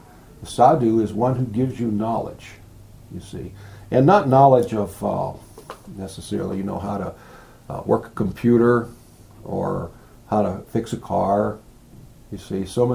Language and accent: English; United States; I'm thinking, I'm this, I'm that, I'm an American, I'm a boy, I play baseball